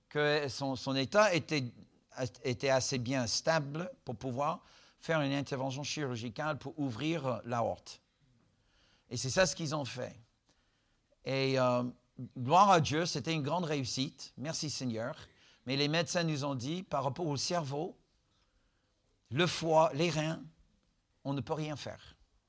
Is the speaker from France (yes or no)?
no; United States; French is a second language; Si vous n'avez pas encore distingué, je suis américain.